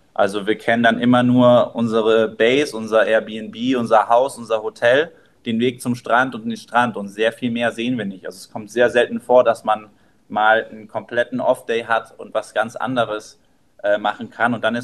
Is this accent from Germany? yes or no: no; Canary Islands, Spain; now in France; 6 Wochen auf den Kanaren in meiner Heimat